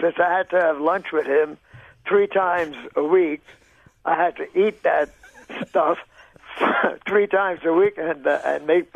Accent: New York City, New York, United States; I was brought up basically in Little Italy in Manhattan, and we lived in the tenements, but we were very, very tuned to learning.

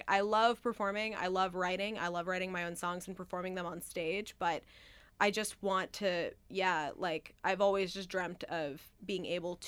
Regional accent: Providence, Rhode Island, United States; I grew up in Providence, Rhode Island, which actually, to be really, that is probably one of the closer towns that I think is a little bit like Rochester.

